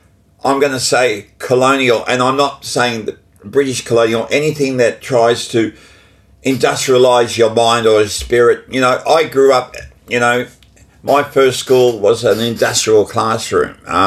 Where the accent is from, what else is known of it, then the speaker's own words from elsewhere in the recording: Broadie, Australia; but I'm a kid from Broadie.